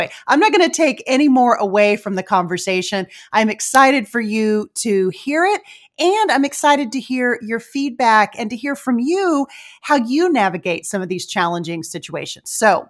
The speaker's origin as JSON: {"language": "English", "town": "Rising Star", "region": "Texas", "country": "United States", "tie": "born or raised there", "said": "which is about 60 miles west of my hometown, which is called Rising Star."}